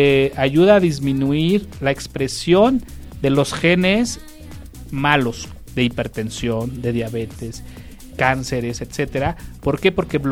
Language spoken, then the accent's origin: Spanish; Mexico; pues muy orgulloso como mexicano el saber que un grupo de colegas lo hicieron